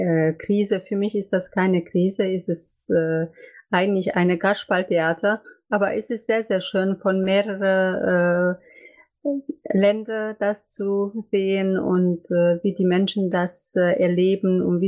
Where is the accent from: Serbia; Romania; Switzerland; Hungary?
Romania; also born or lived in Germany; now in Austria; Also ich bin in Rumänien groß geworden